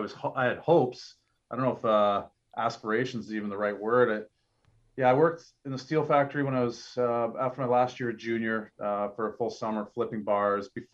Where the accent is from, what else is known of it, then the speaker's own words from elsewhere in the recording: Oshawa, Ontario, Canada; I was golfing with my buddies in my hometown of Oshawa.